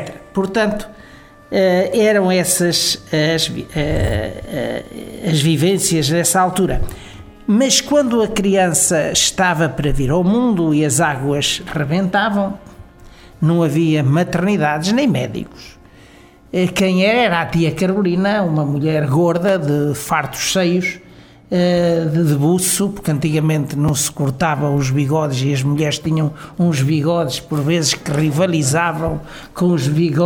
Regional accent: Aveiro, Centro, Portugal; born there; Eu nasci de facto numa cidade, a cidade mais rural, numa aldeia, a aldeia mais rural do concelho de Aveiro e atualmente continua a ser a mais pobre e a mais rural do concelho de Aveiro.

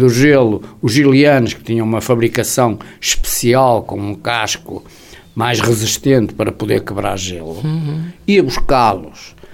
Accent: Viana do Castelo, Norte, Portugal; voltei para Viana voluntariamente, aliás, saí de Viana para me formar em medicina, para vir trabalhar para Viana.

